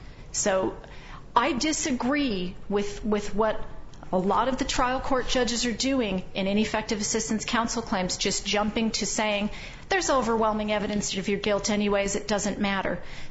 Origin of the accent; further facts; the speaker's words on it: California, United States; Under state sentencing schemes, I'm from California, you're looking at strikes.